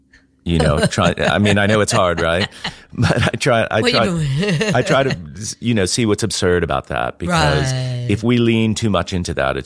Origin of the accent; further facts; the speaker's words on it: Mountain Top, Pennsylvania, United States; also born or lived in New Jersey; now in United Kingdom; I'm American, and I grew up in America. I was born in New Jersey, of all places, and mostly kind of grew up in Pennsylvania.